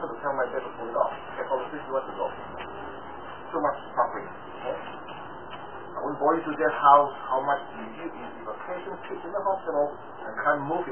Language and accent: English; Australia; because I am Australian